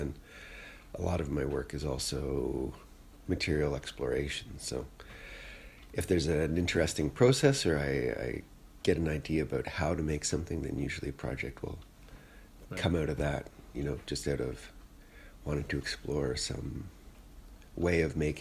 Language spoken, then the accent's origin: English; Bowmanville, Ontario, Canada; also born or lived in Iqaluit, Canada; We're currently in Bowmanville, Ontario, where I live, although I'm originally from Iqaluit, Nunavut, and I'd say my practice is based out of the north.